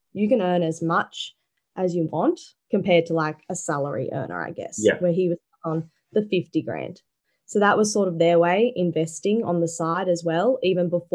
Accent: Sunshine Coast, Queensland, Australia; I am 21. I'm from the Sunshine Coast. Been here pretty much my whole life. Moved here when I was 5. So I just say this is my territory now.

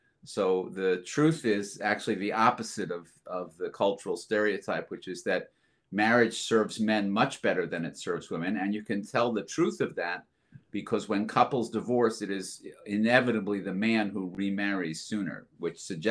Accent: Montclair, New Jersey, United States; I grew up in Montclair, New Jersey, which is like due west of the Lincoln Tunnel.

